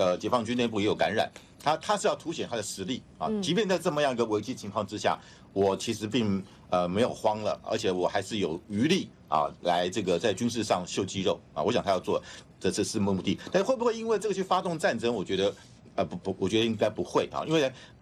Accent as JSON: {"language": "Chinese", "country": "Taiwan", "said": "我们台湾人，我觉得看这次看到的就是一个恐惧"}